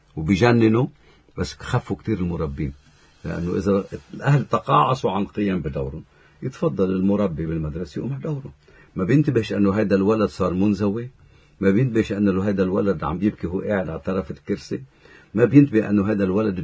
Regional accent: Lebanon; كان عندنا بلبنان

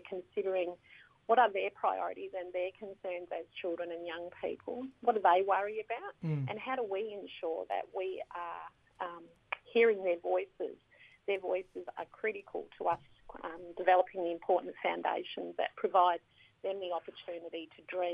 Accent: Perth, Western Australia, Australia; Beverley, and my grandmother's country is down in further south into Woodnelling. I grew up on Wadjuk Budja in Perth, and I am the eldest daughter of the eldest daughter in my family.

